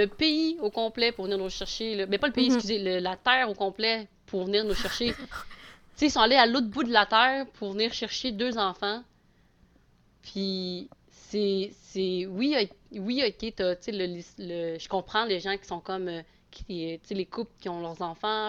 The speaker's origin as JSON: {"language": "French", "region": "Quebec", "country": "Canada", "also_born_or_lived": "China", "said": "je suis du québécois, je suis chinois"}